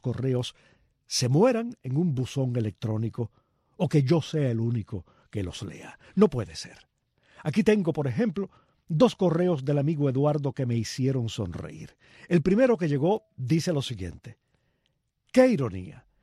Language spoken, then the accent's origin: Spanish; Cuba; moved away; mi país, un país del que falto desde hace más de medio siglo. Durante todos estos años de ausencia, señoras y señores, yo he acariciado una ilusión. La ilusión de volver a Cuba